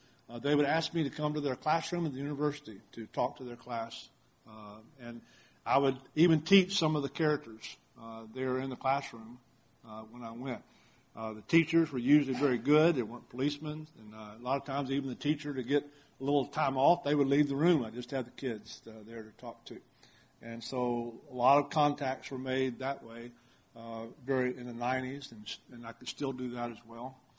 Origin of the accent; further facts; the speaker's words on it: Mississippi, United States; accent: Southern; also born or lived in Alabama; now in Colorado, United States; even though I'm from Colorado, I was born in the South, spent the first 32 years in Mississippi and Alabama.